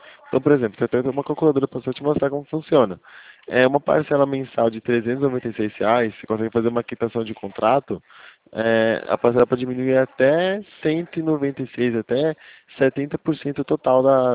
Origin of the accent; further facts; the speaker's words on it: São José, Brazil; Eu sou de São José.